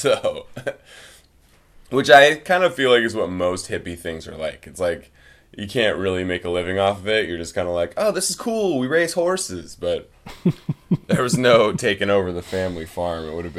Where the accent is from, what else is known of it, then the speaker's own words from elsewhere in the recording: Whidbey Island, Washington, United States; Yeah, I grew up on Whidbey Island on a farm.